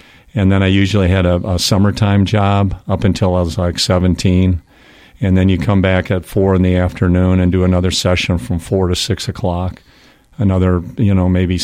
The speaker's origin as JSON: {"language": "English", "town": "Madison", "region": "Wisconsin", "country": "United States", "tie": "born or raised there", "lives_now": "Dallas, United States", "said": "after Indiana, I moved back to my hometown, Madison, Wisconsin, and it was the coldest winter in history, 1979"}